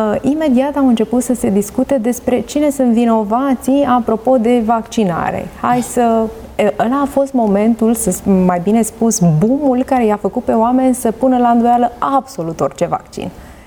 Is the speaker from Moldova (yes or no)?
no; Romania; Eu cred că noi, ca români, avem nevoie să învățăm lucrurile acestea